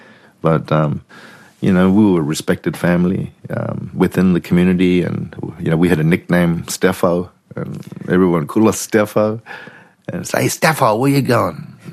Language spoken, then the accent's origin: English; Kuranda, Queensland, Australia; Very active when I was growing up in Kuranda.